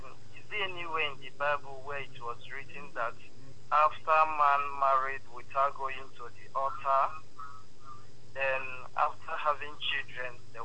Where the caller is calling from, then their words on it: Bayelsa, Nigeria; I'm calling from Bayelsa. Good evening, sir.